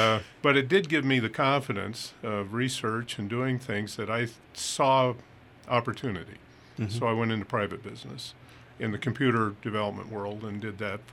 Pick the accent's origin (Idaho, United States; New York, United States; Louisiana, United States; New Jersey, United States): Idaho, United States; Pocatello; I grew up around Idaho State. I was a one of the kids running around at the Spud Bowl when they shouldn't have been, and football games.